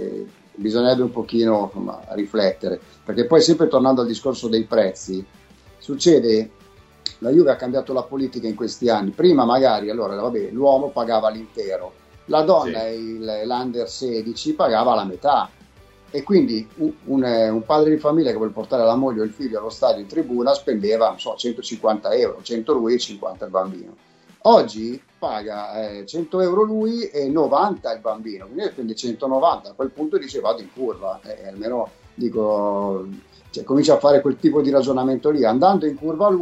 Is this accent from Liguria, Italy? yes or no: no; Milan, Lombardy, Italy; perché io sono di Milano, quindi per me sarebbe comodissimo